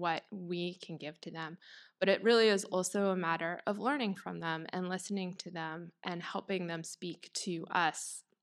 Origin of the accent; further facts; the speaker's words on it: United States; I think for me, as an American